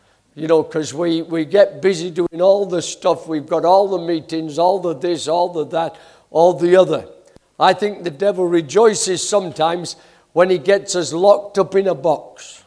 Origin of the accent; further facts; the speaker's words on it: Yorkshire and the Humber, United Kingdom; moved away as an adult; now in Canada; I'm from Yorkshire originally. I've forgotten how to talk like where I come from, but I was here until 1974. From 53 to 74, I was just Yorkshire born, Yorkshire bred